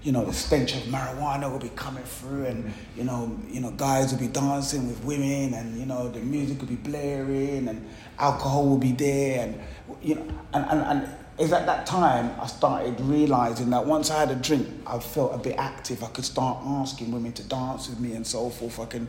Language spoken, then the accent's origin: English; Hackney, London, United Kingdom; Where I grew up in East London, Hackney, Clapton, and my world was very small, very, very small. I lived, it was in this estate, Rents Park.